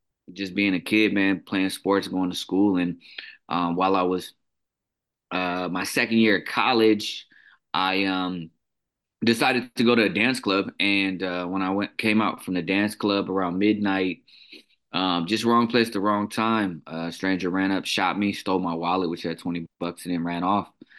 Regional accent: Oakland, California, United States; But I grew up here in San Francisco Bay Area, city of Oakland

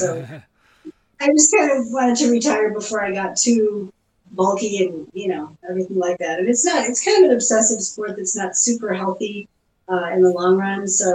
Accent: Illinois, United States; Well, I grew up in Illinois, moved out here

